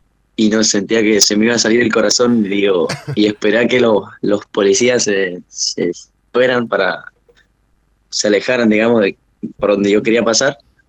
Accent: Argentina; also born or lived in New Jersey; now in United States; yo nací acá, en New Jersey. Entonces, mi corazón está como dividido en dos. Yo me crié en la Argentina porque mis viejos me estuvieron aquí como 5 años, en el año 2000. Uh-huh. Y yo viajé para allá cuando tenía 2 años, era un bebé.

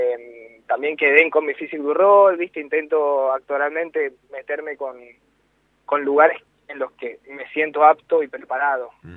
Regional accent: Mendoza, Argentina; moved away; mi sueño era poder hacerlo en Mendoza, que me vean mis amigos, mi familia, y compartirlo con mi tierra, ¿no? Porque yo me fui de ahí por una cuestión laboral

